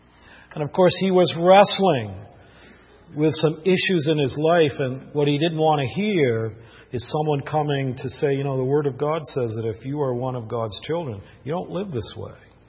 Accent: Vermont, United States; when I was a young fellow growing up in Vermont, I had one of the pastors in my home church.

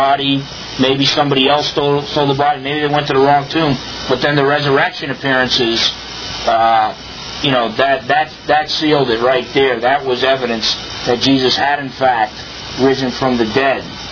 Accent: New Jersey, United States; when I was a kid growing up in Jersey, that's all my Protestant friends told me about

